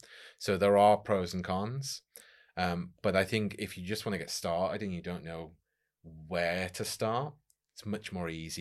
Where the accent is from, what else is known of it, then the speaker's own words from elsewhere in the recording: Chester, North West England, United Kingdom; Originally, I'm from Chester and I went to Huddersfield University.